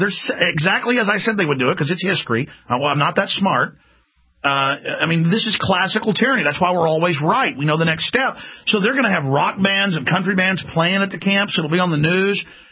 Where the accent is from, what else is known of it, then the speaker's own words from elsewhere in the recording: Dallas, Texas, United States; I grew up in Dallas listening to that when I was a teenager.